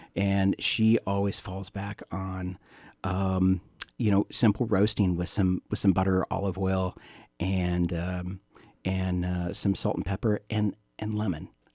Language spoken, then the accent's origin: English; Missouri, United States; Originally from Southwest Missouri.